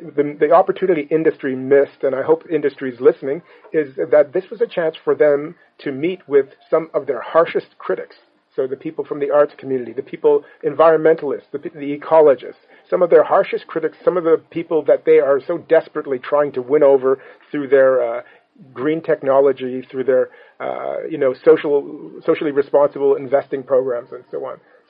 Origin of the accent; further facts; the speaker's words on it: Newfoundland and Labrador, Canada; I'm a Newfoundlander, yeah.